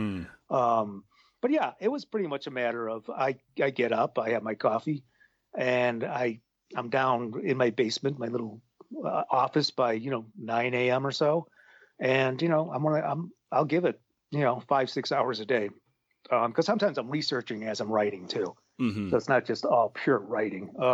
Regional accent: Chicago, Illinois, United States; And if it's the fall, I'll watch the Bears because I'm from Chicago.

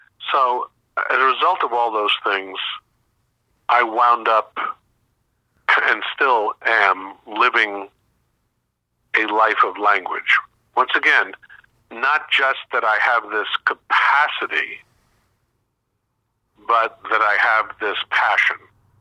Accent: New York, United States; And as a New Yorker, I was close to, I was in the media, one of the media capitals of the world.

